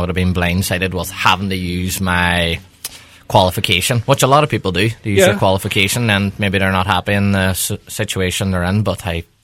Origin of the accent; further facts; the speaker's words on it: Letterkenny, Ulster, Ireland; I love growing up in Letterkenny. That's why, like, I'm really community-driven, to be honest, because I grew up in an amazing town with great opportunities and great people